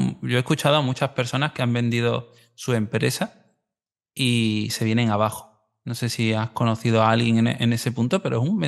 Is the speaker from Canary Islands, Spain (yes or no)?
no; Marbella, Andalusia, Spain; Soy de Marbella, yo no he hecho un castillo en mi vida.